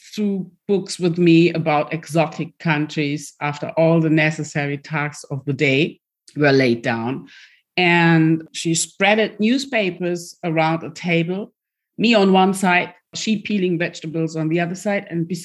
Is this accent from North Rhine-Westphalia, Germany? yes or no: yes; Duisburg, North Rhine-Westphalia, Germany; I grew up in Duisburg the first 5 years of my life in a very simple, very mixed neighborhood surrounded by Thyssen and Krupp, very industrial, blast furnaces and chimneys directly opposite the König Pilsner brewery. I've been raised by my grandmother